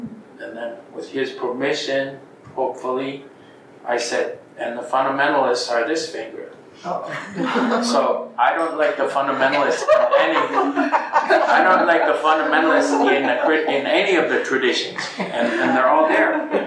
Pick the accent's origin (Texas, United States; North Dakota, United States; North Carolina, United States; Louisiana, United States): North Dakota, United States; also born or lived in Minnesota; now in Seattle, United States; I'm living in the Lake City part of Seattle right now. Originally, I came from North Dakota. I went to school in Minnesota.